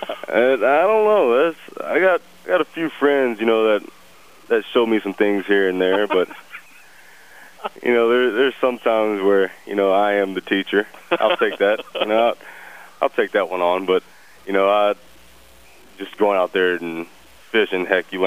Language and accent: English; Texas, United States; No, I grew up a Texas A&M fan. I'm an Aggie through and through.